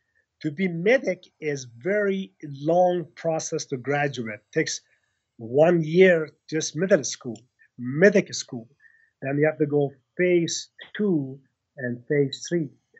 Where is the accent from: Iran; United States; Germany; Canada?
Iran; Soon as he find out I'm from Iran and the Iran military, he grabbed me.